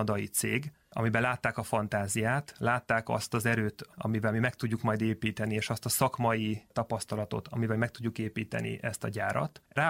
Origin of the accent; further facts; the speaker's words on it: Csongrád-Csanád, Hungary; mint mondom, én Szeged mellől származom, tehát vidéki emberként